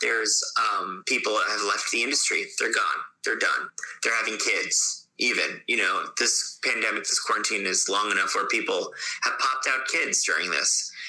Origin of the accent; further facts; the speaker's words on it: Fort Lauderdale, Florida, United States; I grew up in Fort Lauderdale in Florida.